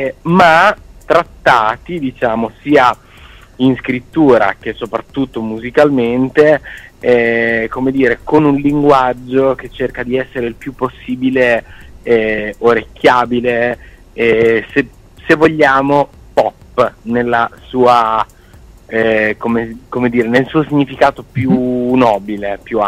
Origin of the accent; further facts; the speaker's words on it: Rimini, Emilia-Romagna, Italy; Tornavo a casa, perché io sono di Rimini